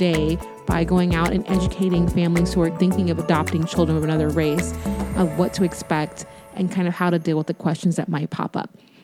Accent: the South, United States; I grew up in the South and fireworks were huge.

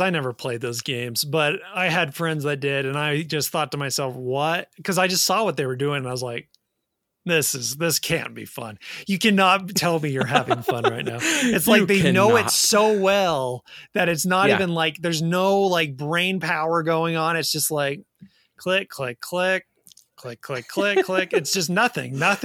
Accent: Utah, United States; I'm from Utah.

